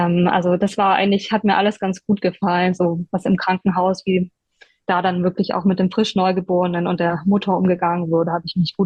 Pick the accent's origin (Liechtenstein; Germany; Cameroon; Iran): Germany; Stuttgart, Baden-Württemberg; accent: Swabian; now in United States; Ich komme aus Stuttgart.